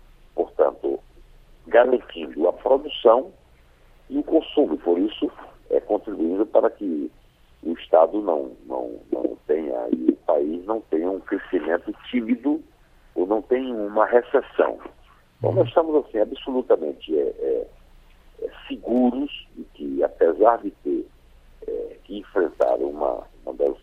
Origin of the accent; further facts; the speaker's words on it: Northeast Region, Brazil; born there; Eu sou um caboclo que nasci no Nordeste do Brasil, e o sertãozão, um povoado, que virou cidade depois de alguns anos. E na época em que eu nasci não tinha água, nem energia elétrica, nem estradas, né? Muito menos médicos, muito menos professores